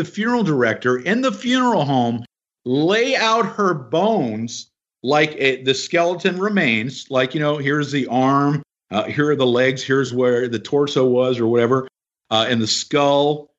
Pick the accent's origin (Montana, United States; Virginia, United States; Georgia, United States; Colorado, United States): Georgia, United States; Cumming; So much troubling about here in my hometown. I felt like going, thanks a lot, because now people have an idea of what Cumming, Georgia is like.